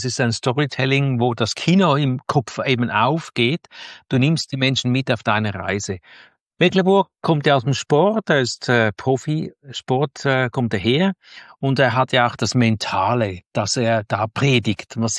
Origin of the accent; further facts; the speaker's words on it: Zurich, Switzerland; Also in meiner Kindheit war ich in Zürich